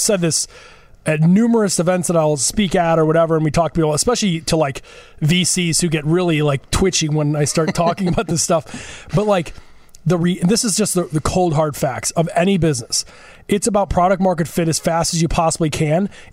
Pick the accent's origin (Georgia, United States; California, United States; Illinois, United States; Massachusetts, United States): Illinois, United States; Glen Ellyn; Okay, so I'm from Glen Ellyn guy.